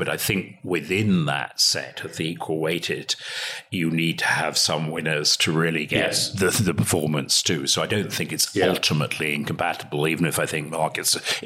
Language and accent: English; Scotland, United Kingdom; as a Scot, I can say confidently that Scotland will never win an international football tournament